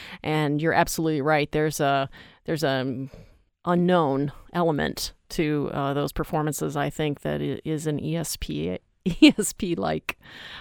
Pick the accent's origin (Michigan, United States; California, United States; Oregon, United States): Oregon, United States; I grew up in Portland, in Oregon, Southern Oregon, and this quartet came from Portland, the big city.